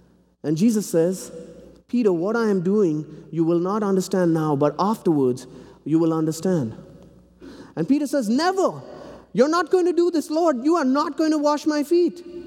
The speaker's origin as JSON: {"language": "English", "region": "South India", "country": "India", "tie": "born or raised there", "said": "I grew up in India, and computer lab was on Tuesday afternoons. If you know anything about South India, it's 120 degrees in the summer, and at least 100 degrees the rest of the year."}